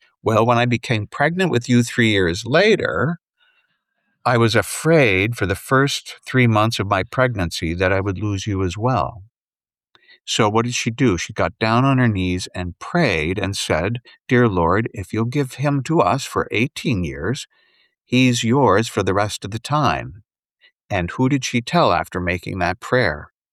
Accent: Kitchener, Ontario, Canada; Near Toronto, Ontario, Canada. I was born and raised near Kitchener, which is sort of the Lutheran Mecca of Canada.

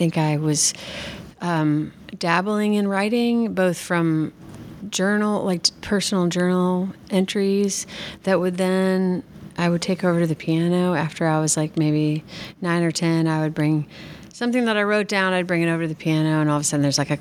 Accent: St. Louis, Missouri, United States; Yeah, I grew up in St. Louis also, which lots of different churches

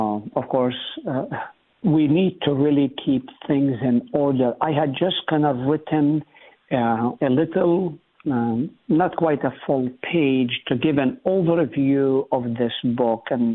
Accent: Israel; now in United States; I come from Israel

